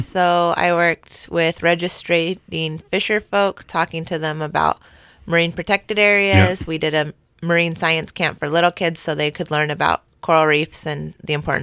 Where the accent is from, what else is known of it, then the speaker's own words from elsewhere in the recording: Arizona, United States; I was born and raised in Arizona.